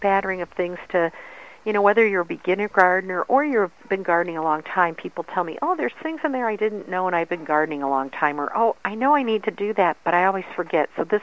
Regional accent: Ohio, United States; I grew up in Ohio and get to travel around.

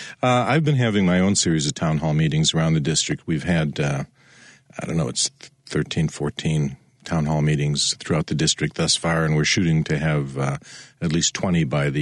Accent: Wisconsin, United States; I grew up in Wisconsin, and there used to be a senator from Wisconsin

